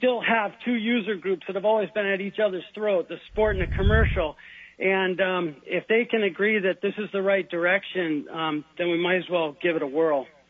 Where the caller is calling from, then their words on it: Talkeetna, Alaska, United States; I'm calling from Talkeetna.